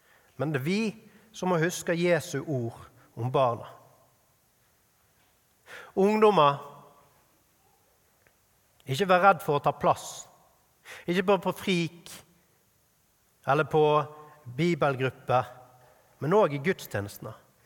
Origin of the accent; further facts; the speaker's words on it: Askøy, Vestland, Norway; på Askøy, kommunen jeg vokste opp i, rett utenfor Bergen.